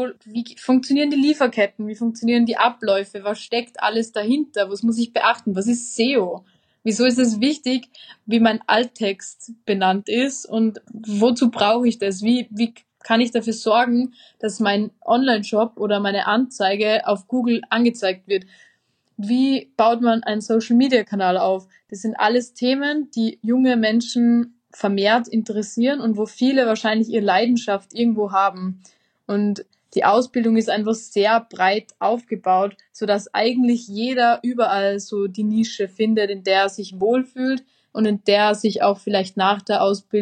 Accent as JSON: {"language": "German", "country": "Austria"}